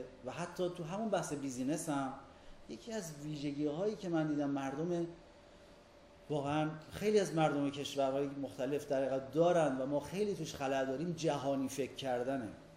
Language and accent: Persian; Qazvin, Iran; moved away as an adult; now in Tehran, Iran; من از یه خانواده ثروتمند بودم، من متولد قزوینم، تحصیلاتم رو تا انتهای دبیرستان قزوین بودم